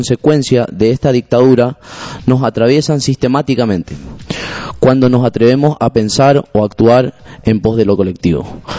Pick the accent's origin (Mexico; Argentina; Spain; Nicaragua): Argentina; si eso sí lo hablamos nacionalmente, acá como argentino, ¿no es cierto?